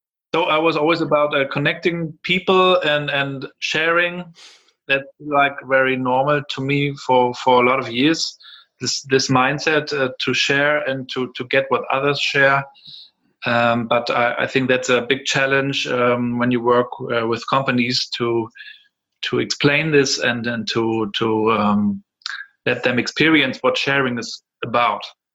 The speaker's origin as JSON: {"language": "English", "town": "Rostock", "region": "Mecklenburg-Vorpommern", "country": "Germany", "tie": "born or raised there", "second_language": "English", "said": "Yes, I'm 38 years old. I'm from Rostock here. Was raised here at the Baltic Sea."}